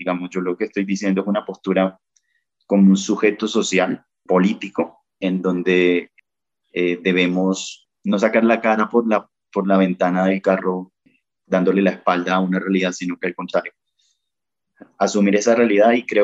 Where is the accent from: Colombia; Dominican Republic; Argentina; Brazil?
Colombia; bien, bacano, somos soberanos, somos colombianos, gracias